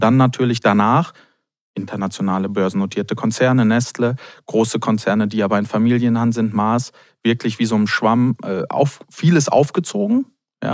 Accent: Hanover, Lower Saxony, Germany; in Hannover, Heimatregion. Ich habe es gesagt, ich komme aus dem Norden, Norddeutsch.

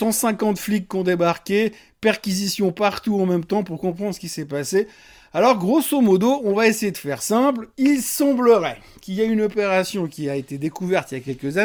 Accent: Switzerland; c'est chez nous, en Suisse, où on s'en prend plein les dents

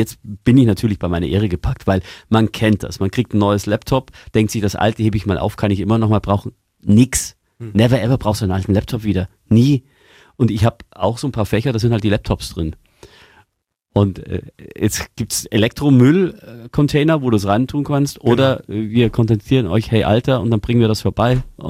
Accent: Bavaria, Germany; now in Augsburg, Germany; ich komme aus Niederbayern ursprünglich und da dachte man auch, man ist der Grantler hoch drei.

